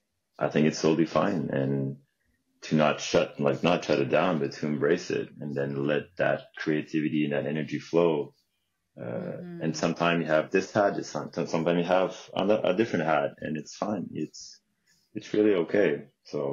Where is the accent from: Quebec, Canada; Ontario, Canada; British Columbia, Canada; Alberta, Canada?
Quebec, Canada; Montreal; I am 32 years young, and I'm from beautiful Montreal, Canada. I'm back in my hometown now after traveling for about 3 years